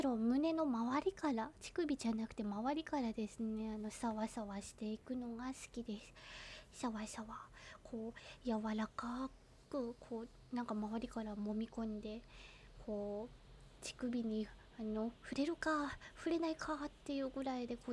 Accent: Kanagawa, Japan; 出身地は神奈川です。

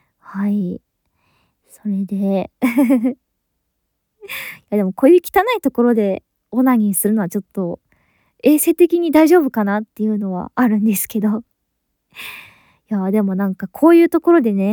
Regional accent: Kansai, Japan; 出身地は関西の方ですね。

